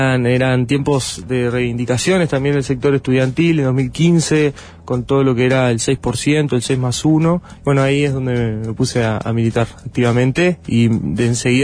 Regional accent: Rivera, Uruguay; Soy de Rivera.

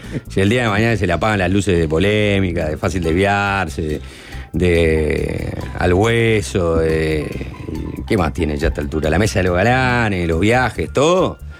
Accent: Uruguay; Bueno, te decía, como ciudadano uruguayo, tranquilo

